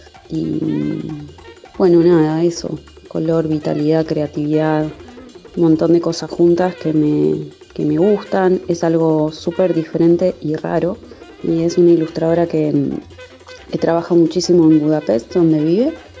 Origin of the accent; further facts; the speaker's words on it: Choele Choel, Río Negro, Argentina; soy ilustradora de Choel Choel